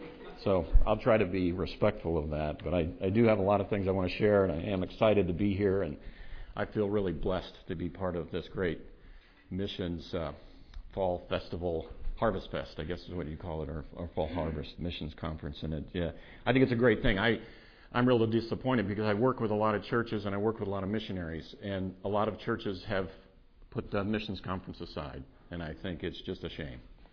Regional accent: Missouri, United States; there's just so many similarities between Hope Bible Church that I grew up in Missouri and Jansen Bible Church.

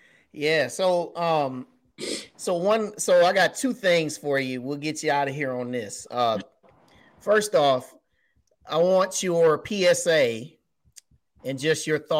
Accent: Cleveland, Ohio, United States; I came and saw y'all when y'all came to my hometown in Cleveland.

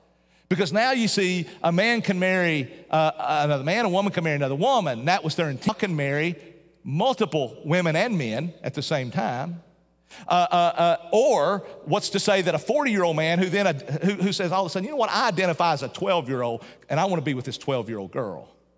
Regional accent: Appalachia, United States; We had a stove in the back of the house I grew up in Appalachian Mountains, all right?

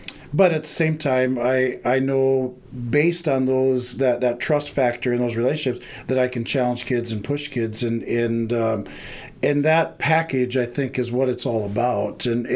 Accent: South Dakota, United States; One, being a South Dakota kid, born and raised in South Dakota

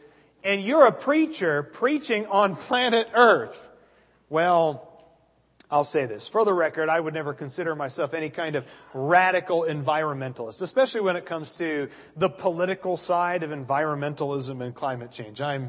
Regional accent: Oregon, United States; natural disasters like hurricanes and wildfires out in my home state of Oregon.

